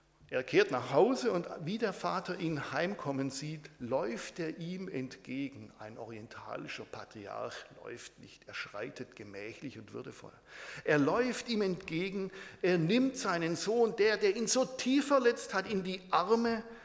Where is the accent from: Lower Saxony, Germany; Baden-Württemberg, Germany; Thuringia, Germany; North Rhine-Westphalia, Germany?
Baden-Württemberg, Germany; Ich bin ja Schwabe und wir Schwaben würden so sagen